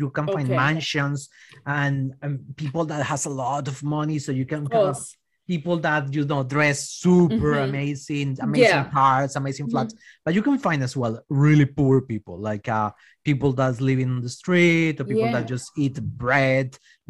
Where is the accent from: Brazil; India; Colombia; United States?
Colombia; English is a second language; now in Australia; When I came to Australia, and people start to introduce myself and say, "Yeah … from Colombia."